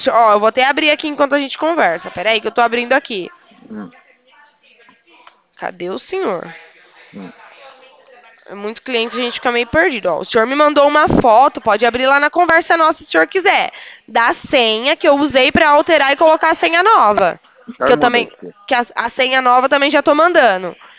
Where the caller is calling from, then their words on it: Araras, São Paulo, Brazil; Eu fico aqui na cidade de Araras.